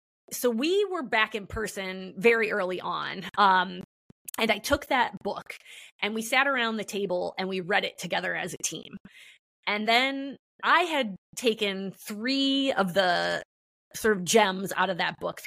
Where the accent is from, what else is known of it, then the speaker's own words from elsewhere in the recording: Midwest, United States; I'm from the Midwest.